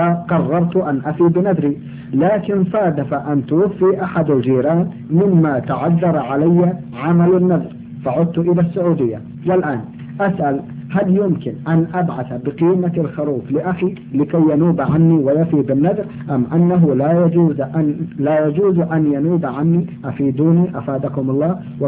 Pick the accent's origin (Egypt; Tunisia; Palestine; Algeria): Egypt; moved away as an adult; now in Riyadh, Saudi Arabia; انا مواطن مصري مقيم في الرياض